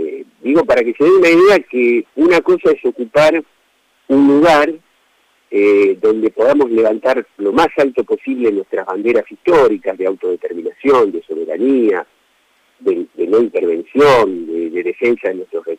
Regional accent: Argentina; yo ahora como representante argentino

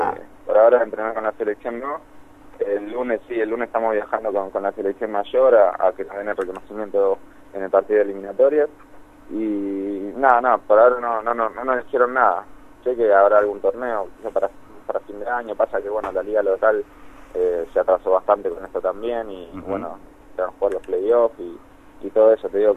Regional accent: Tierra del Fuego, Argentina; Y bueno, ya la nuestra quizás somos casi todos fueguinos.

